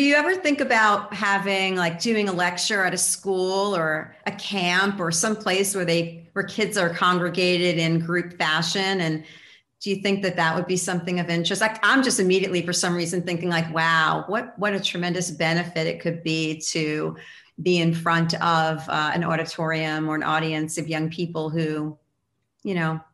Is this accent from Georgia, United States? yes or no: no; New York, United States; I mean, look, I'm from New York, so we're pissed about everything